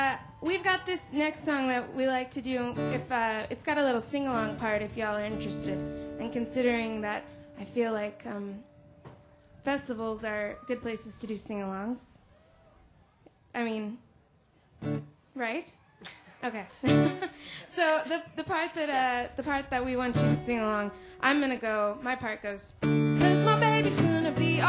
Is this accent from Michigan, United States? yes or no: no; Shawnee, Oklahoma, United States; I'm from Shawnee, Oklahoma.